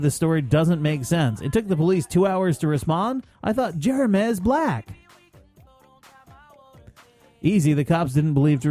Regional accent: Northeast, United States; because I'm from the Northeast

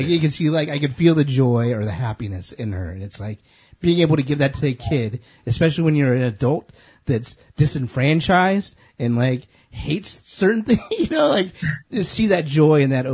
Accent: California, United States; Like, I'll celebrate my being a Californian, and my daughter's Californian-ness.

